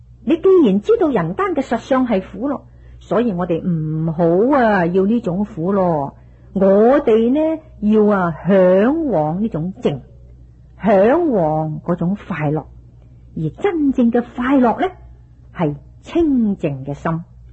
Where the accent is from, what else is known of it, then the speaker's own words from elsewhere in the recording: China; 我们中国人又说知足者贫亦乐，知足就常乐，又说能忍就自安